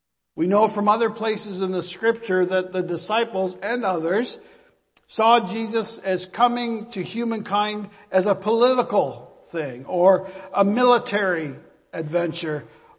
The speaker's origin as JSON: {"language": "English", "country": "Canada", "said": "Not because of my age and not because I'm a white male or that I'm a Canadian, but because I'm a Baptist minister of all things."}